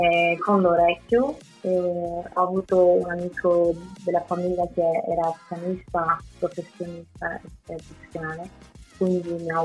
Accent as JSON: {"language": "Italian", "town": "Paris", "region": "Île-de-France", "country": "France", "tie": "born or raised there", "also_born_or_lived": "Greece", "said": "io sono nata a Parigi, però poi sono tornata un po' in Grecia, ma solo per un po', e poi ai 6 anni sono ritornata a Parigi, quindi praticamente sono cresciuta lì."}